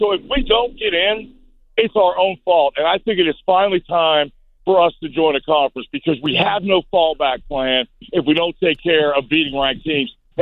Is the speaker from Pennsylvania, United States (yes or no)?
yes; Pittsburgh, Pennsylvania, United States; I'm one of the biggest Notre Dame fans in the world, growing up in Pittsburgh, Catholic kid.